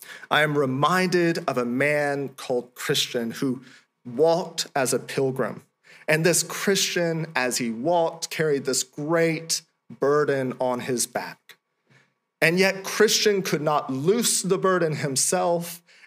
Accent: Florida, United States; You know, growing up in Florida, every fall and summer, nearly almost every day, in those seasons, it would pour down with rain.

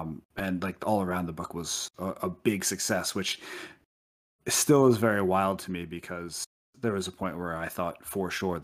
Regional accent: New Jersey, United States; I grew up on the East Coast and my wife grew up on the West Coast in San Francisco. Where I grew up, it was in New Jersey, and you could look across our bay and see lower Manhattan

